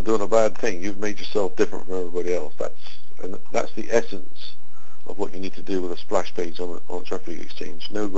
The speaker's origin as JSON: {"language": "English", "country": "United Kingdom", "said": "And I'm ignoring my home country, UK."}